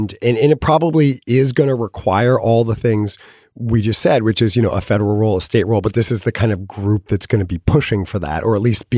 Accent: California, United States; I'm from California. I've always been sort of obsessed with California history.

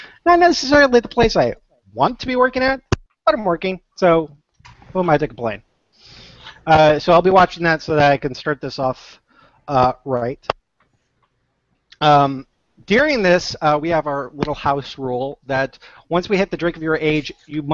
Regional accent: New York, United States; born there; I was born in New York, so technically I was born in Central time, or Eastern time.

